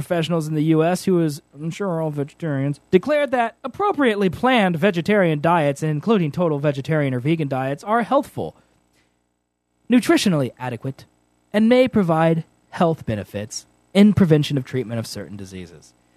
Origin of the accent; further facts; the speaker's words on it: United States; I don't know where that is on a map because I'm from America